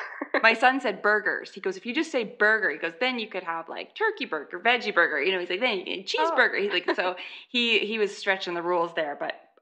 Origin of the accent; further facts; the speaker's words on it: Canada; Well, I'm Canadian.